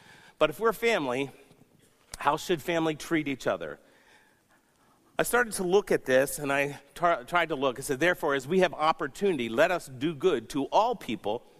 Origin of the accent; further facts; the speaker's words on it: the South, United States; I mean, I grew up in the South, and we greeted people we didn't know. We moved to the North, and I greeted people I didn't know